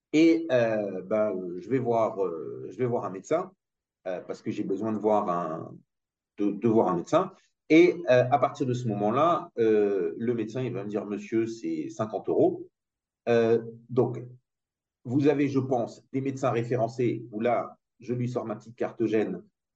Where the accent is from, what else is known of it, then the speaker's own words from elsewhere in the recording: France; Donc, je suis français d'ailleurs.